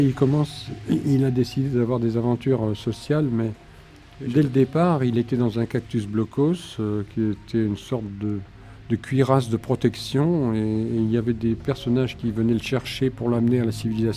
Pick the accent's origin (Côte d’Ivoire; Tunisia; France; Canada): Tunisia; quand j'étais gosse, je suis né en Tunisie et je vivais en Tunisie à côté de la mer.